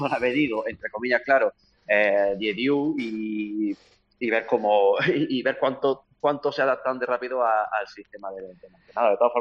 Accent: Spain; como seamos españoles

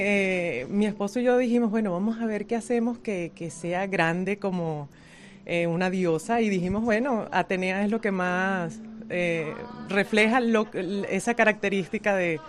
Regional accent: Venezuela; now in Spain; soy de Venezuela. Bueno, mitad Venezuela, mitad gallega, porque mi padre nació en Vigo, él se fue de acá a los 14 años

